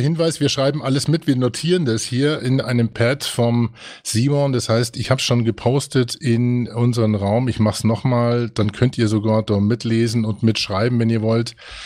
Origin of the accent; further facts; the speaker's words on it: Nuremberg, Bavaria, Germany; beste Grüße nach Nürnberg in meine alte Heimat.